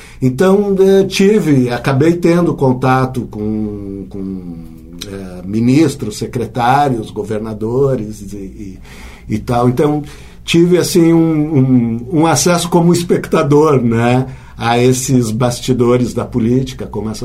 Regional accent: Israel; moved away as an adult; also born or lived in São Paulo, Brazil; now in Brazil; A gente imigrou para Israel, eu nasci em São Paulo, a família toda imigrou para Israel quando eu tinha 7 anos, né? Eu vivi lá dos 7 aos 24 anos

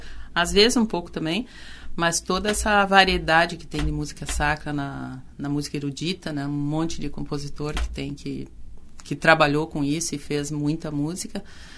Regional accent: Curitiba, Paraná, Brazil; E eu sou de Curitiba. E lá em Curitiba, quando eu era pequena, assim, tinha 11 anos, eu quis estudar piano.

